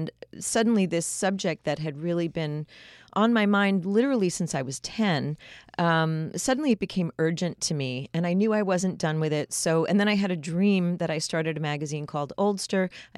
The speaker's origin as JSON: {"language": "English", "town": "Long Beach", "region": "New York", "country": "United States", "said": "I'm from Long Beach, New York."}